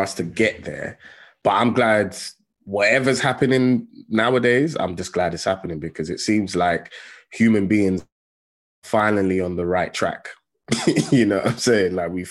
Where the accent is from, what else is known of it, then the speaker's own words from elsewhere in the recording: Tottenham, London, United Kingdom; you know, and I lived in Tottenham. I grew up in Tottenham. So to see a white person was rare.